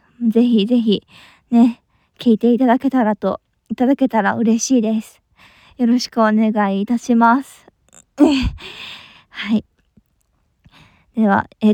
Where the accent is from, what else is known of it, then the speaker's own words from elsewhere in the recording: Kansai, Japan; 私出身地は関西なんですけど、今はちょっと別のとこに住んでおりまして